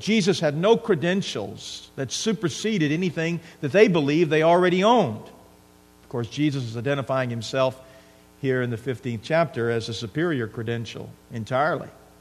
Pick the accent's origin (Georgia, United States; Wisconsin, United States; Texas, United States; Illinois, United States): Texas, United States; I grew up in South Texas on the coast. My maternal grandfather was a game warden.